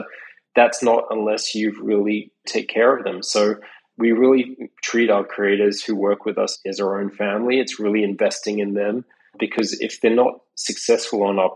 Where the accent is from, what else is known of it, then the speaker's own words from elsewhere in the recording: Australia; as you probably can tell, I'm not from America. I'm Australian, and I've lived around the world all my life.